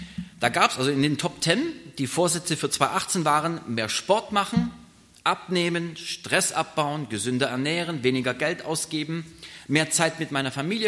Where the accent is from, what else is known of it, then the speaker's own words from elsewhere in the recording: Kirchheim, Baden-Württemberg, Germany; moved away as an adult; also born or lived in Stuttgart; ich komme eigentlich aus Kirchheim. Eigentlich muss man sagen aus Jesingen, aber Kirchheim war quasi so meine große Stadt, meine große Welt. Ja. Bis ich dann in einem Alter von 20 Jahren dann in die große Großstadt gezogen bin, nach Stuttgart